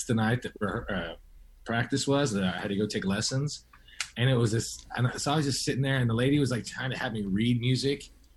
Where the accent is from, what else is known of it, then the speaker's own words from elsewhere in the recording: Missouri, United States; And I grew up in Southwest Missouri, actually where Chico's at right now.